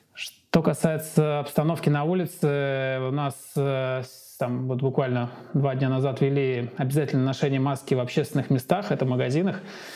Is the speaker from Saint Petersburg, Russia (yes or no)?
yes; Saint Petersburg, Russia; Я родом из Санкт-Петербурга, мне 38 лет.